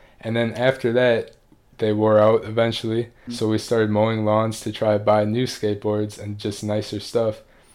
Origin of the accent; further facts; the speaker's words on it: Madison, Wisconsin, United States; I'm from Madison, Wisconsin.